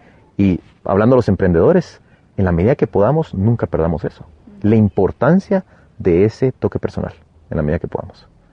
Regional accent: Guatemala; hasta pensar como seres humanos, como guatemaltecos

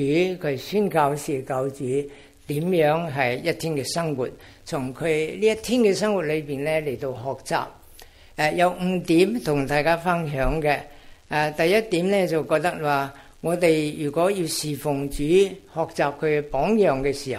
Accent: Chaozhou, Guangdong, China; also born or lived in United Kingdom; now in Australia; 我係潮州人啊，咁咧就因為洗禮嘅緣故，爸爸唔俾咧，被送去英國讀書。結果咧喺英國26年，然後咧過嚟澳洲呢邊都有三十幾年啦，38年啊。

